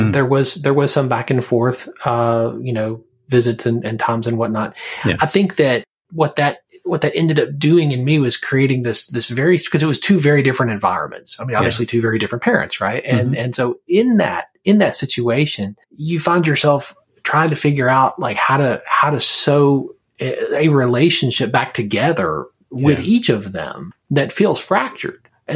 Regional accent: Alabama, United States; So I grew up actually in Alabama, outside of Birmingham, and mm-hmm. grew up with both parents in my home.

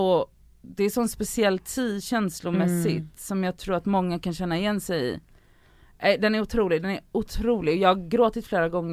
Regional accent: Gothenburg, Västra Götaland County, Sweden; jag är uppvuxen i Biskopsgården

